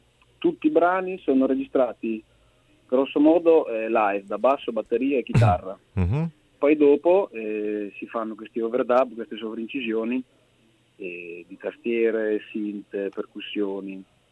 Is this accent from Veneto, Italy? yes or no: no; Emilia-Romagna, Italy; La Romagna, quella un po' più sconosciuta, quella collinare, montuosa, diciamo, verso la Toscana.